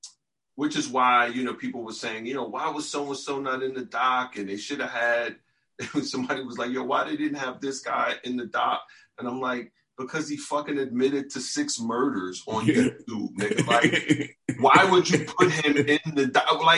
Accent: Brooklyn, New York, United States; Like, I'm from Brooklyn. I went to high school in Queens.

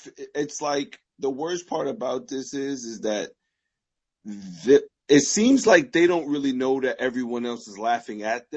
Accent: New York, United States; I've never been in a gang. I'm from New York. You know, gangs here sort of died out by the 80s.

